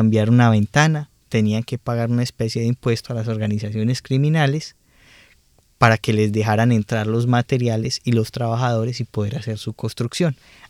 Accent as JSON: {"language": "Spanish", "country": "Colombia", "said": "un fenómeno que los que somos colombianos sabemos que existe"}